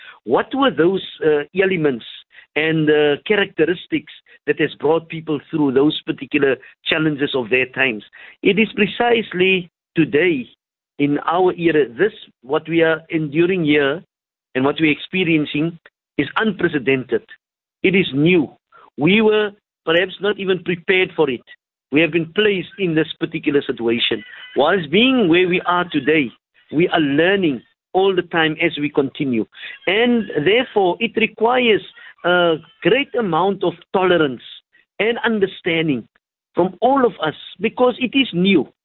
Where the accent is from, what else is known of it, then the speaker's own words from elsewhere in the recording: South Africa; I can give the surety to our fellow South Africans that the Muslim community has reached out beyond their limits